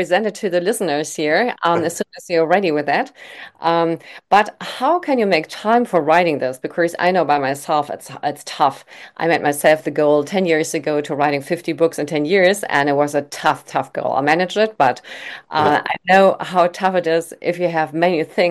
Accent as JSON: {"language": "English", "region": "Rhineland", "country": "Germany", "said": "I'm from Rhineland, so I'm always very positive."}